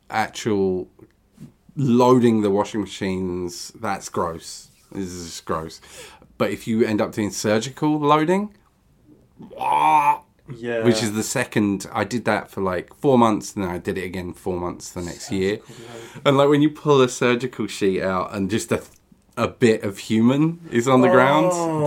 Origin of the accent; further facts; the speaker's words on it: East of England, United Kingdom; Growing up in Essex, people's names get confused.